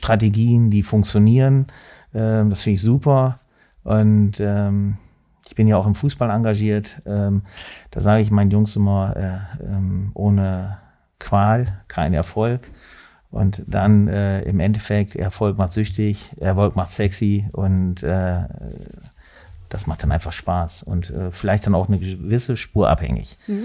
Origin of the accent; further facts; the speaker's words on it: Lower Saxony, Germany; Bei mir war es ehrlich eine Überwindung als Niedersachse.